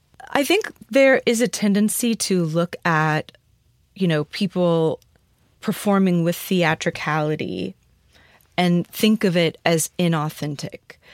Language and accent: English; Texas, United States; I've been aware of that since I was a young child and learning how to code switch growing up in Texas and everything.